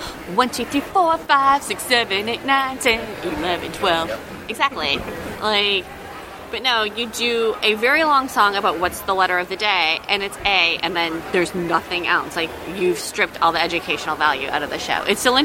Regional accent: Wisconsin, United States; I grew up in Wisconsin, so I've been to the cheese factory tour, like, more times than I can count.

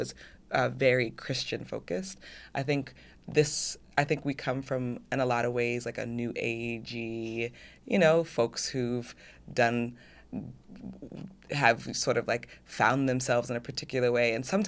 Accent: California, United States; I grew up in the San Fernando Valley. I remember seeing folks with their Confederate flags on their trucks.

